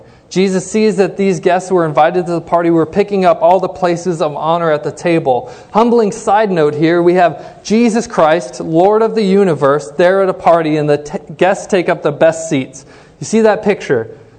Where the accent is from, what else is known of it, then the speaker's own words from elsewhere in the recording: Denver, Colorado, United States; We grew up in Denver, Colorado, and the Broncos are a big deal there.